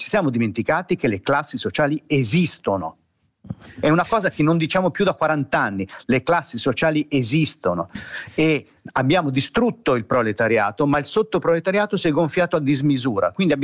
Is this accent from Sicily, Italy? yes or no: no; Milan, Lombardy, Italy; come quando io da ragazzino a Quarto Giaro, insomma, eravamo tutti terroni